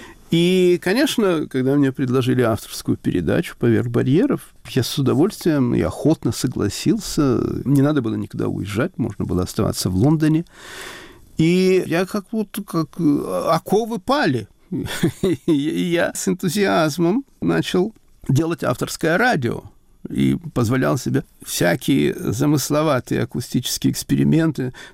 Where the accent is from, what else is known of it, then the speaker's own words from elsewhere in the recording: Saratov, Saratov Oblast, Russia; born there; Но я сказал, что я родился в Саратове.